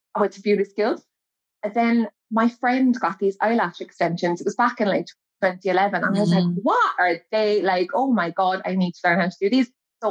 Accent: Blackrock, Ireland; I'm originally from Blackrock and then I met my husband.

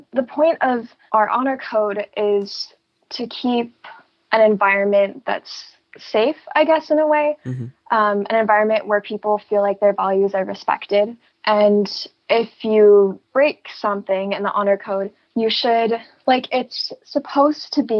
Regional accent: Los Angeles, California, United States; I'm from Los Angeles, and I'm currently at university.

